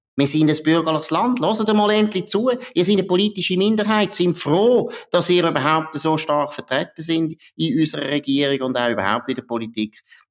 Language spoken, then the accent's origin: German; Graubünden, Switzerland; Also, meine, als Bündner kannst du nicht